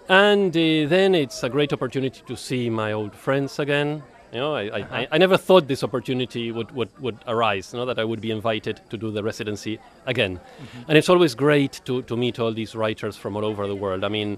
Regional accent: Argentina; I'm from Argentina.

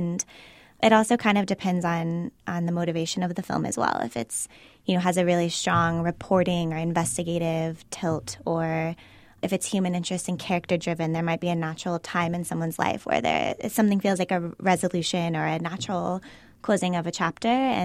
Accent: Midwest, United States; And I'm a Midwesterner. I've been living in New York City

